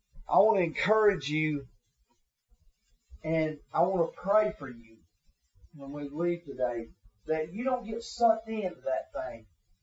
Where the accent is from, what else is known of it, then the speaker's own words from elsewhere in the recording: the South, United States; It was about heritage and who I was from the South.